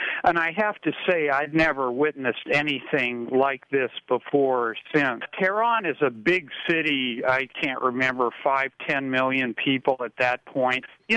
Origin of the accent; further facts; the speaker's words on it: Canada; Some guy grabbed me and, you know, where are you from? Canada, Canada.